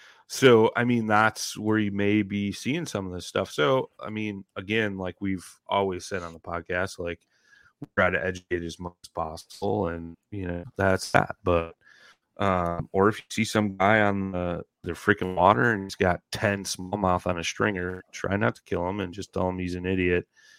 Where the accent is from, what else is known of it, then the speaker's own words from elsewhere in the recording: Illinois, United States; All so fired up because the county I grew up in Illinois used to be what was it, number 6 on the Boone and Crockett list